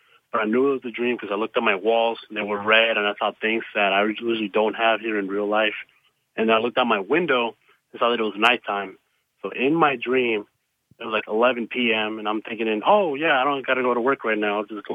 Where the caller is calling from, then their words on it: Las Vegas, Nevada, United States; from Las Vegas.